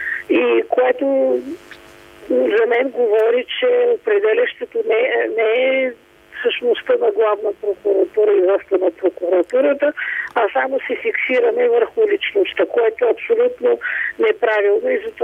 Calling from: Sofia, Sofia City, Bulgaria; от София съм.

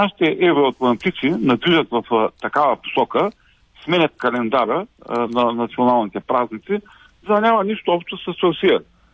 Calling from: Ruse, Ruse Province, Bulgaria; съм от Русе

